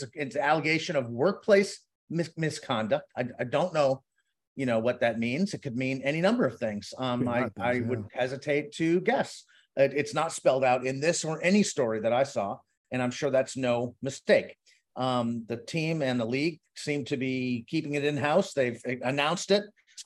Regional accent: United States; As an American, I want them to win.

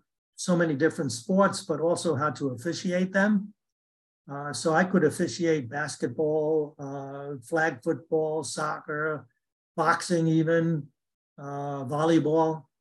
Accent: New York City, New York, United States; I grew up in New York City, and actually in the Greenpoint section of Brooklyn.

